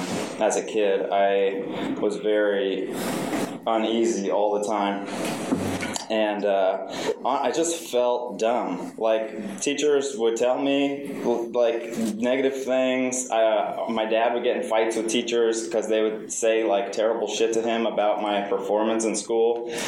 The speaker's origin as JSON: {"language": "English", "town": "San Mateo", "region": "California", "country": "United States", "tie": "born or raised there", "said": "I'm from San Mateo. And yeah, I grew up in the peninsula."}